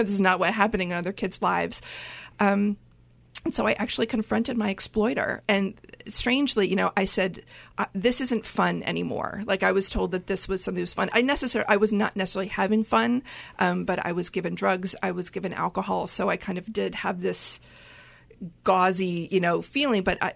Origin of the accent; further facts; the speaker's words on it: Appalachia, United States; Granted, I grew up in Appalachia, you know, not a city